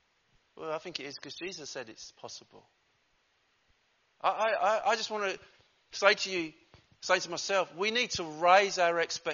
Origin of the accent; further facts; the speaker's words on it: Basildon, East of England, United Kingdom; I always say I'm from Basildon, which really upsets her because she likes to say we're from Wickford.